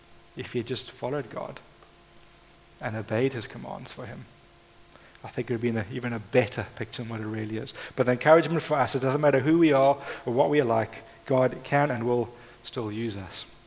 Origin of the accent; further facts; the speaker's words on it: South Africa; growing up in South Africa, in apartheid South Africa